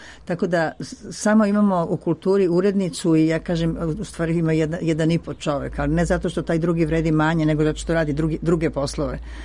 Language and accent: Serbian; Serbia